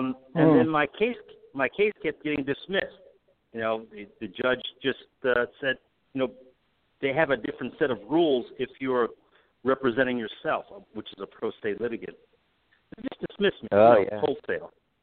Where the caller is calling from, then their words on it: Milwaukee, Wisconsin, United States; I'm calling from Milwaukee.